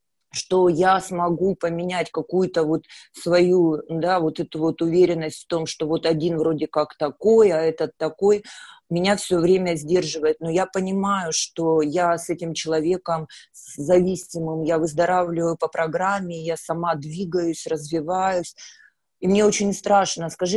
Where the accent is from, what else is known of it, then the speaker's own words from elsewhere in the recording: Kamchatka Krai, Russia; я зависимая с Камчатки.